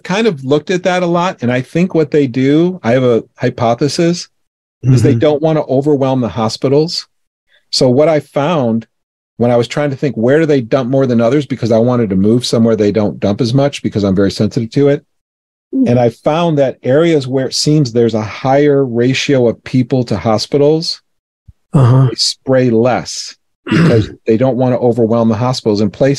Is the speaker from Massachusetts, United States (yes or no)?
no; Florida, United States; So I would go to Florida and stay with my mother because I grew up in Florida.